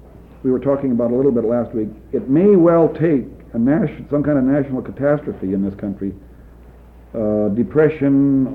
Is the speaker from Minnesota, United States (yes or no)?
yes; Minnesota, United States; And since I come from Minnesota, we're the home of the big spender